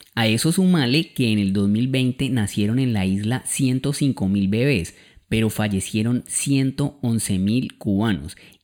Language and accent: Spanish; Colombia; nosotros les contamos pues que somos de Colombia